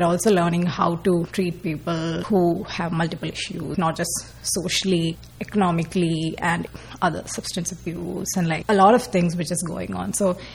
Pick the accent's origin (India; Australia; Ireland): India; now in Milwaukee, United States; so I'm from India. I recently moved to Milwaukee to start my residency.